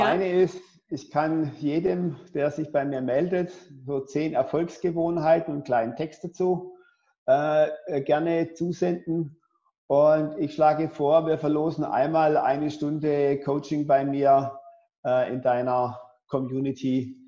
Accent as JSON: {"language": "German", "town": "Pforzheim", "region": "Baden-Württemberg", "country": "Germany", "lives_now": "Berlin, Germany", "said": "ich komme ja aus dem Süden, aus Pforzheim, Stuttgarter Raum."}